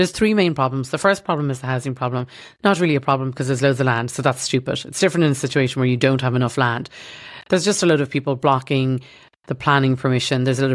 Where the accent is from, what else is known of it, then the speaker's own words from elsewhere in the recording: Ireland; growing up in Ireland, I speak French, I spent a lot of time in mainland Europe.